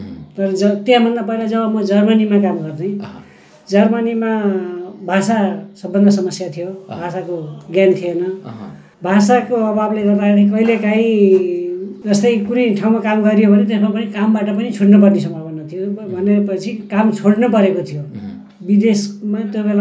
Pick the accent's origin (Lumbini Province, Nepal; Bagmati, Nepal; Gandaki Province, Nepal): Gandaki Province, Nepal; Baglung; moved away; बाल्यकाल पनि बागलुङमै बित्यो।